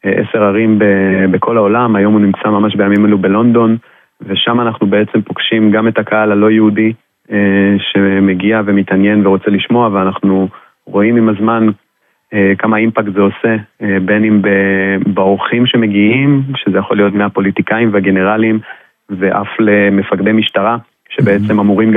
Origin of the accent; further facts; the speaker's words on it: Holon, Tel Aviv District, Israel; born there; בעיר הולדתי, בחולון.